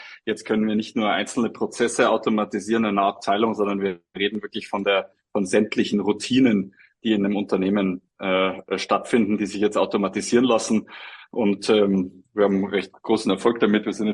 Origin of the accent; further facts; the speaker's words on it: Bavaria, Germany; Ich komme aus dem Chiemgau, kannte natürlich den Marktpreis für so einen Programmierer nicht.